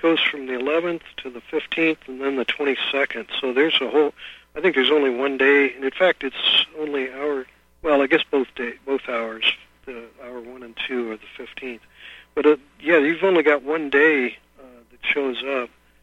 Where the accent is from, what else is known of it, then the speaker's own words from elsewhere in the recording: St. Louis, Missouri, United States; when I was a kid, I was from St. Louis, and St. Louis was famous for shoes and booze.